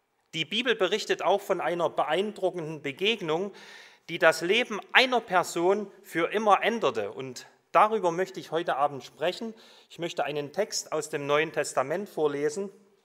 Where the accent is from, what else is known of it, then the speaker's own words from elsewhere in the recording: Germany; ich bin in der DDR im Kommunismus groß geworden